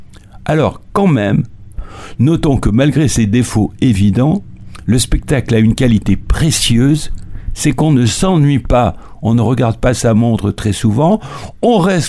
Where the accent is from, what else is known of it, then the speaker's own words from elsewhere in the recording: Luxembourg; on est un peu embêté quand on est luxembourgeois, parce que c'est un des paradis fiscaux bien connus